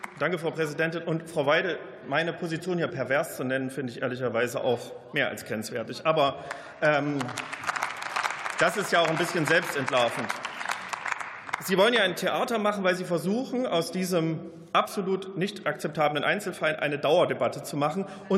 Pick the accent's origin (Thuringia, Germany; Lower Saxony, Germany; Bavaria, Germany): Thuringia, Germany; Ich komme nicht aus Sachsen-Anhalt, sondern aus Thüringen.